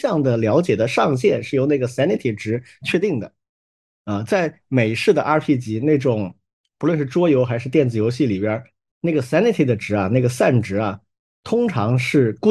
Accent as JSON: {"language": "Chinese", "country": "China", "said": "但儒家有一些思想真的是根深蒂固，深入我们中国人的大脑。"}